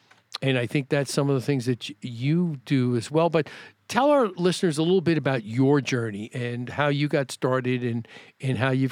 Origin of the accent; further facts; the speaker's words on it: New York, United States; also born or lived in Chicago / Boston; now in Phoenix, United States; I grew up in New York, and if I would have moved to Phoenix straight from New York, I think way back when I moved here in 1989